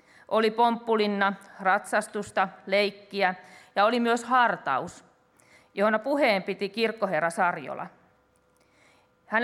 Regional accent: South Ostrobothnia, Finland; Me ollaan pohjalaisia, jotka pitää pintansa

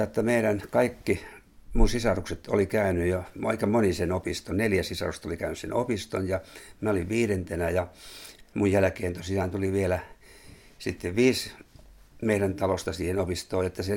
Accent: Kauhajoki, South Ostrobothnia, Finland; now in Seinäjoki, Finland; Seinäjoella olen 40 vuotta asunut, mutta Kauhajoelta mä syntyisin. Ja Soinissa sitten oli semmoinen 9 vuotta työssä siinä välissä myöskin ja opiskelujen jälkeen.

